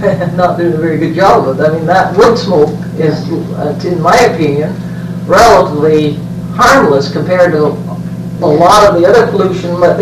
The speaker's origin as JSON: {"language": "English", "region": "North West England", "country": "United Kingdom", "said": "I come from the Lakes District, so when I go down back there, what are these big hills?"}